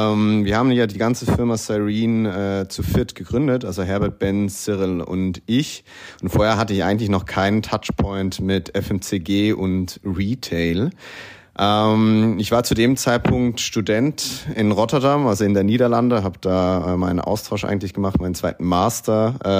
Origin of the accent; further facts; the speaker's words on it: Switzerland; Ich war als Schweizer